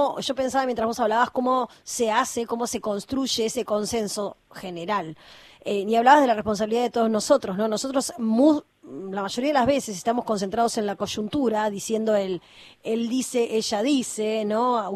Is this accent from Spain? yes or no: no; Argentina; cómo somos los argentinos